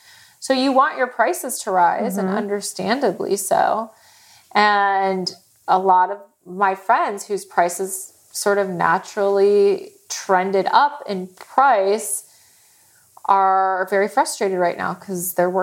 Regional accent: United States; it was the first time in a while where I felt defensive about being American.

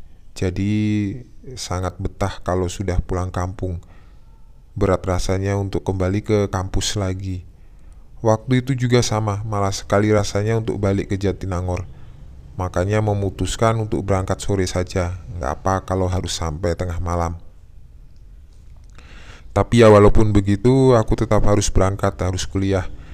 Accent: Sukabumi, West Java, Indonesia; Seperti mahasiswa lain yang berasal dari luar daerah di mana letak kampus berada, aku yang berasal dari Sukabumi harus ngekos juga.

